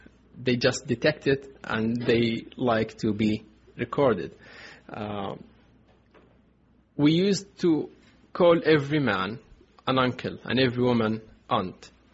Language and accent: English; Rafah, Gaza Strip, Palestine; I come from Rafah refugee camp. It's in the far south, lies by the Egyptian border and the Israeli borders as well.